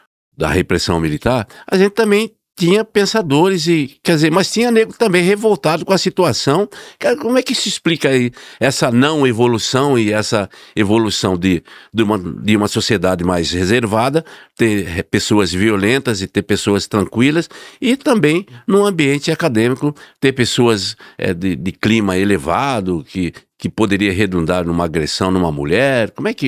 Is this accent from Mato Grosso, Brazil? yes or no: yes; Arenápolis, Mato Grosso, Brazil; eu sou de uma região de Garimpo, Arenápolis, e lá... É um município criado por baianos e alagoanos.